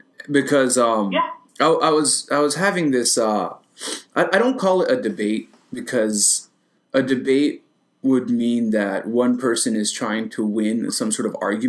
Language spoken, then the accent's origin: English; San Diego, California, United States; I'm personally from California, and one of the stereotypes that Californians, and specifically Southern Californians, I'm from San Diego originally